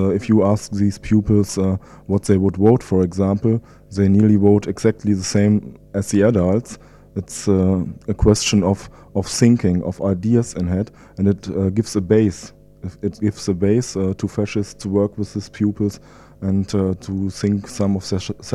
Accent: Gütersloh, North Rhine-Westphalia, Germany; English is a second language; And I come from Gütersloh, which is in the near of Bielefeld in North Rhine-Westphalia.

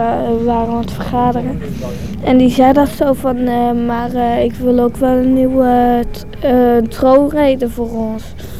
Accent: Didam, Gelderland, Netherlands; Ik zelf kom uit Didam, een plaatsje in Gelderland.

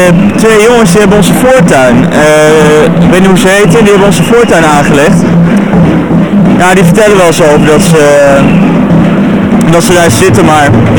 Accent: Eindhoven, North Brabant, Netherlands; Nee, ik kom uit Eindhoven.

